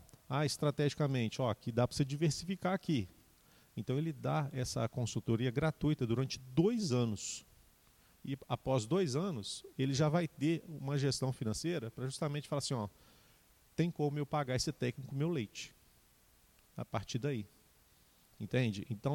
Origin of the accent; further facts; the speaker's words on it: Guarani, Brazil; Eu sou de Guarani, eu não sou daqui. Já estou há uns 3 anos já como mobilizador aqui da cidade.